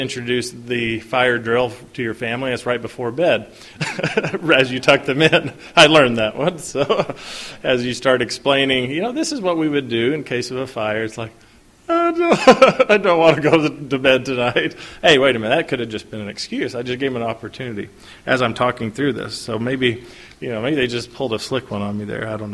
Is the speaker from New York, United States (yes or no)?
no; Lexington, Kentucky, United States; born there; It was my birthday. I was born in Lexington, Kentucky.